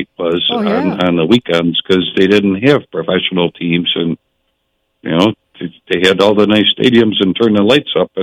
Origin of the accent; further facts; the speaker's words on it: Detroit, Michigan, United States; born there; I was born in Detroit.